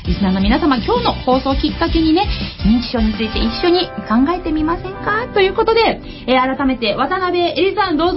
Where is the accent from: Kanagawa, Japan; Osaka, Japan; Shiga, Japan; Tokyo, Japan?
Kanagawa, Japan; Kawasaki; 私、川崎生まれ川崎育ちの私でございます。今日ね、あの午前中にね、私自分の出身校でもあります川崎市立日吉小学校に